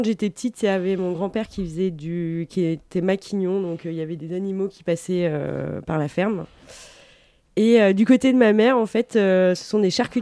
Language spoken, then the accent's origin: French; Bourgogne-Franche-Comté, France; moved away as an adult; now in Paris, France; Alors, j'habite à Paris, mais à la base, je suis bourguignonne et je viens du 89. Et je suis sur Paris depuis 20 ans, en fait, à Porte de Saint-Cloud.